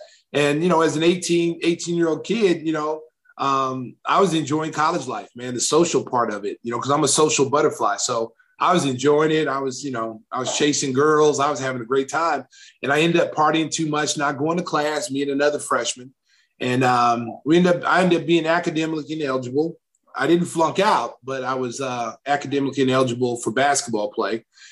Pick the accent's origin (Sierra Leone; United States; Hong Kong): United States; Lawton, Oklahoma; that know me as a kid growing up in Lawton, Oklahoma.